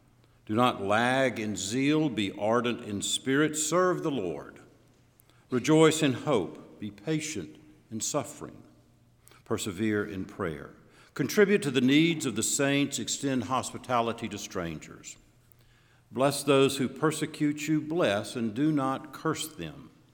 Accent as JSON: {"language": "English", "region": "Louisiana", "country": "United States", "tie": "born or raised there", "said": "That I grew up with in Louisiana, and yes, I did make it for our Thanksgiving dinner"}